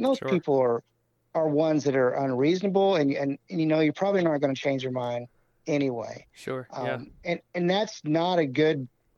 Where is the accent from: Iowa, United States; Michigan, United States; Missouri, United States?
Missouri, United States; where I grew up hunting in Southwest Missouri